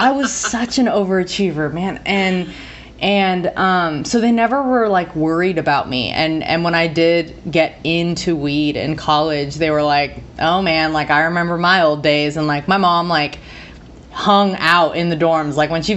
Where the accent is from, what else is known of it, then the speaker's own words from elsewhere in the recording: Oregon, United States; But I grew up in Southern Oregon, which is like, technically it's the tip of the Emerald Triangle.